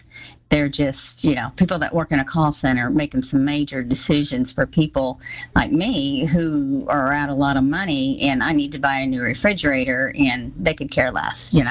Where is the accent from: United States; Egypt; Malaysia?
United States; Texas; To start out … I'm from Central Texas.